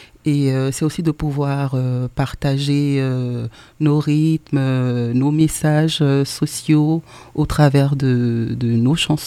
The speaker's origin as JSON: {"language": "French", "town": "Man", "region": "Montagnes", "country": "Côte d’Ivoire", "said": "de l'ouest de la Côte d'Ivoire, voilà. Je viens précisément de Mans, qui est une région très montagneuse."}